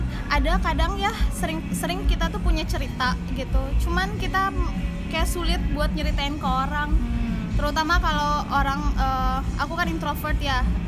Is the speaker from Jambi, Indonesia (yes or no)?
yes; Sungai Penuh, Jambi, Indonesia; Orang aslinya orang Kerinci, orang Sungai Penuh.